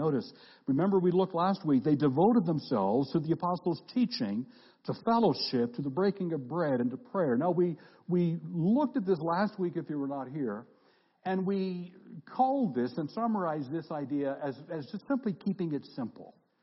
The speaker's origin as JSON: {"language": "English", "country": "Canada", "said": "I mean, I'm a Canadian"}